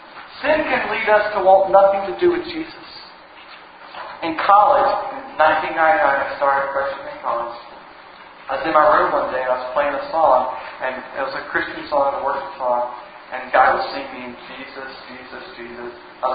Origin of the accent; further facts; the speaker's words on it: North Carolina, United States; I grew up in North Carolina.